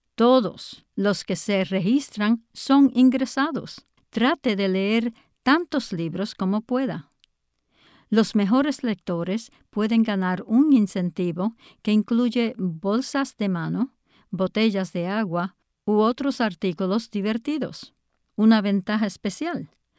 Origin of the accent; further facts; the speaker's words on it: Florida, United States; also born or lived in Texas; Soy nativo de Florida, pero acabo de regresar a Florida el verano pasado después de estar en Texas durante 20 años. Estoy encantada de estar en casa.